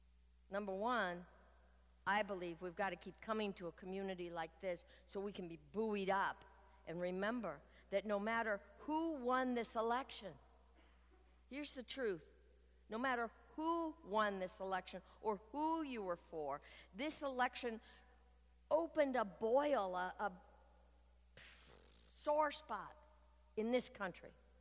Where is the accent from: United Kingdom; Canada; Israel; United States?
United States; Oakland, California; I grew up in West Oakland, and in my neighborhood, there was every color. There was every race.